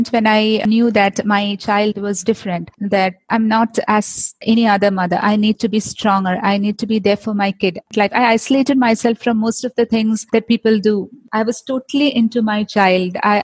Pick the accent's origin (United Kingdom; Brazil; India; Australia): India; Kerala; English is a second language; I'm a member, I'm from Kerala. So till 17, I didn't face any of the problems like this.